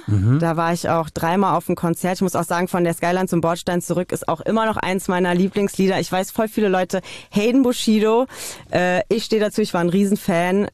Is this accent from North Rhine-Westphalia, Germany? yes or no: no; Niedererlenbach, Hesse, Germany; ich komme so aus Niedererlenbach